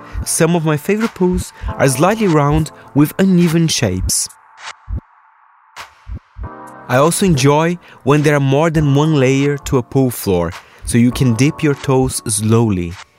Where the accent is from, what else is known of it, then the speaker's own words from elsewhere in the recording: São Paulo, Brazil; now in London, United Kingdom; Growing up in Brazil, I was lucky to live in a house in Jardim Passárgada, in the suburbs of São Paulo, with a lovely mid-sized pool, complete with a wooden deck.